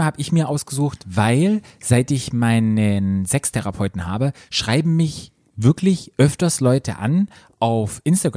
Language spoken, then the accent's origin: German; Baden-Württemberg, Germany; So ein Sonnenblumenfeld kann ich mich erinnern, ja. Bei uns im Schwarzwald.